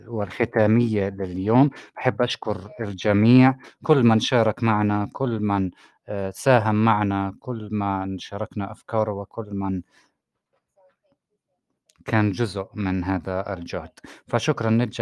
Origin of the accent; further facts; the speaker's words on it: United States; also born or lived in United Arab Emirates; ولدت وترعرعت في الولايات المتحدة وذهبت إلى الإمارات وكنت أقضي الصيف مع سيدي وستي في فلسطين في عنبتة